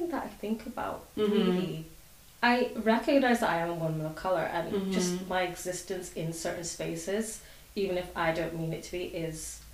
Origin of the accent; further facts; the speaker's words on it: North West England, United Kingdom; now in Edinburgh, United Kingdom; So I'm from the Northwest.